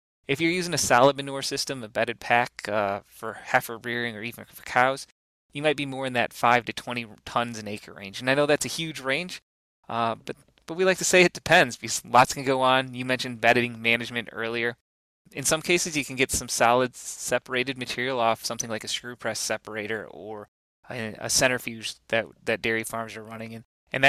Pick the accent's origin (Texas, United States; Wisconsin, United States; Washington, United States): Wisconsin, United States; Dairies have so much variation, and I'm from Wisconsin originally, and I love dairy farms.